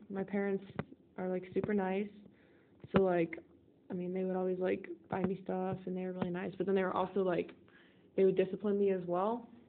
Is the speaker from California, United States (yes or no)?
no; St. Charles, Missouri, United States; born there; Well, I was born in St. Charles, Missouri, which is, like, I don't know, like, 10 minutes outside St. Louis, or, like, 15 minutes.